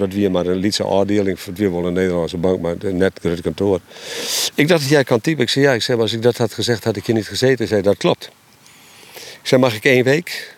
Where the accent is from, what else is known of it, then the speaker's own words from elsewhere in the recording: Friesland, Netherlands; Nee, ik kom uit Friesland, ik ben een diepvries.